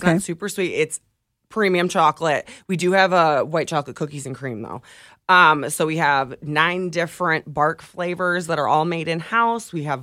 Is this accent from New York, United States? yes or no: no; Michigan, United States; also born or lived in Chicago; I'm originally from Michigan, went and helped to open a tech company out there, did that whole thing, and then decided I am not a big city girl.